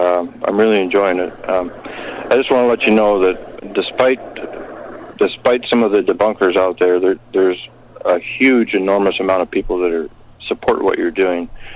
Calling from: United States; Hi, Kevin. … in Washington.

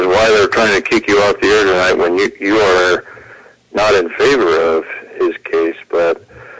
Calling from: Washington, United States; Hey, Kevin … again in Washington.

